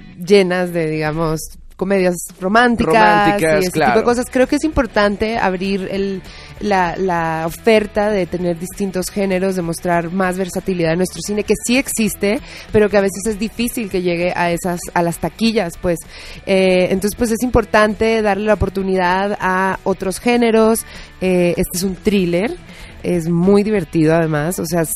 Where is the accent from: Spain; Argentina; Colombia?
Colombia; now in Mexico; Yo soy colombiana, llevo 7 años aquí.